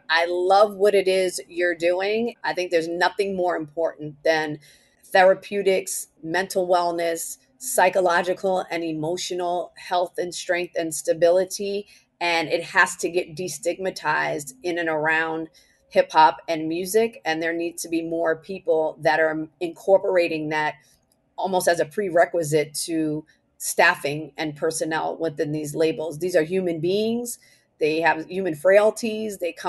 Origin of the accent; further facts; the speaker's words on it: Teaneck, New Jersey, United States; I grew up in Teaneck, New Jersey, and a neighboring town for us was a town called Englewood, New Jersey